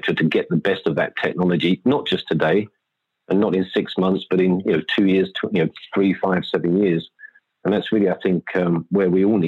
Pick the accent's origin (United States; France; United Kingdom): United Kingdom; England; I have a middle name, but I just don't use it, being an Englishman.